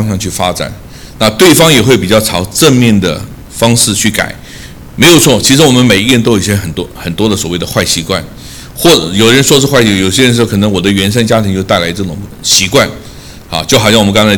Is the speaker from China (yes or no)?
no; Taiwan; 我记得小时候在台湾有一首流行歌叫做